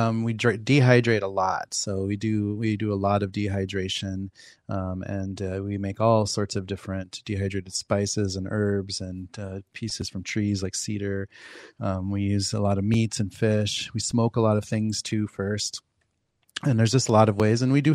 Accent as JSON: {"language": "English", "town": "Pine Ridge", "region": "South Dakota", "country": "United States", "tie": "born or raised there", "said": "I grew up hunting them on Pine Ridge."}